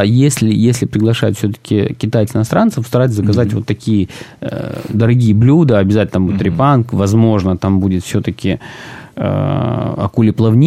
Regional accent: Rostov-on-Don, Rostov Oblast, Russia; в Ростове-на-Дону, откуда я родом.

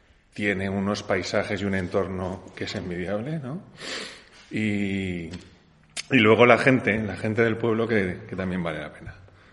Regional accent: Valencian Community, Spain; now in Griegos, Spain; yo soy inmigrante aquí, porque nosotros somos valencianos

